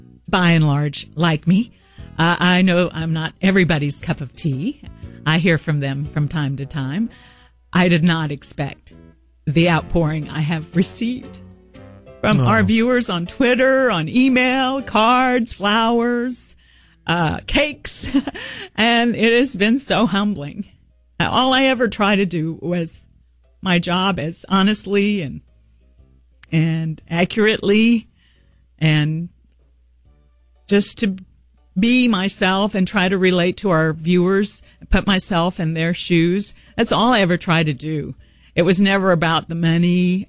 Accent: Harlingen, Texas, United States; I was an intern there for 2 years at KGBT in Harlingen, my hometown.

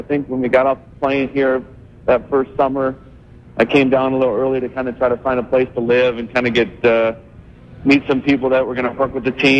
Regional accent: Canada; I think it's just growing up in Canada or growing up in small towns.

